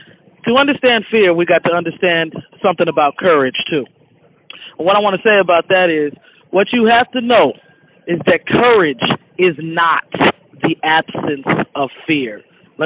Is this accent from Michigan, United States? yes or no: no; Chicago, Illinois, United States; because I'm a city person, you know what I'm saying? I'm from Chicago. I'm urban all day long.